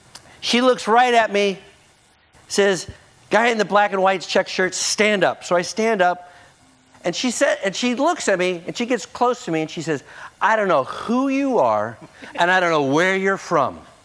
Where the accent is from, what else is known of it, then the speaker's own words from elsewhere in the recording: United States; I can do what I want because I'm an American.